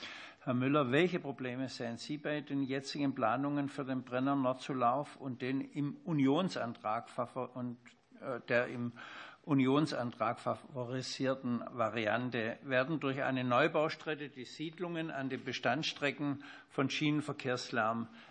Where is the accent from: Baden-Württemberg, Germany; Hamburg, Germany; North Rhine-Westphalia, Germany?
Baden-Württemberg, Germany; Stuttgart; Ich komme aus Stuttgart